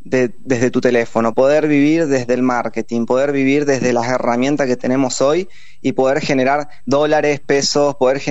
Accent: Córdoba, Argentina; born or raised there; also born or lived in Tigre

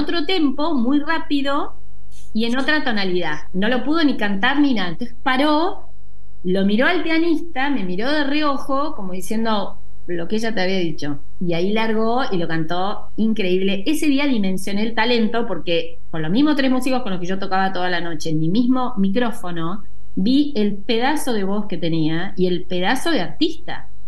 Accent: Argentina; Para eso, soy argentina, no me importa nada.

